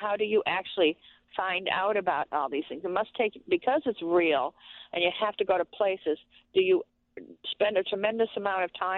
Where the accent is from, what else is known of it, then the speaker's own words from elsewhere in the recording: Detroit, Michigan, United States; I grew up in the Detroit area. I'm 65.